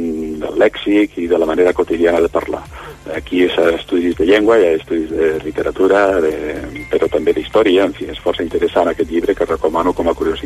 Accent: Lleida, Catalonia, Spain; Jo mateix, que sóc fill de Lleida

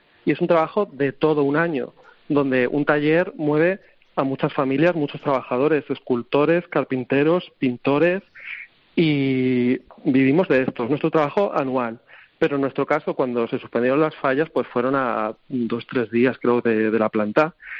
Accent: Valencian Community, Spain; Bueno, para mí como valenciano, yo estaría encantado de explicarle lo que son las fallas

